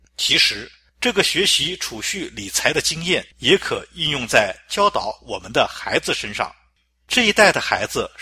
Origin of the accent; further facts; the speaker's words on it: Hong Kong; 我儿时生活在70-80年代的香港，住在政府的公营房屋，属于基层市民